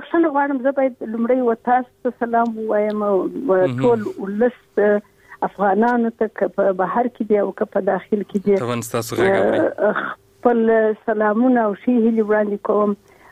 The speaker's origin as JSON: {"language": "Pashto", "region": "Kandahar", "country": "Afghanistan", "said": "زه یو افغان یم او بیا د کندهار اوسیدونکی یم. په یو حساب چون وینه مې پښتنه ده"}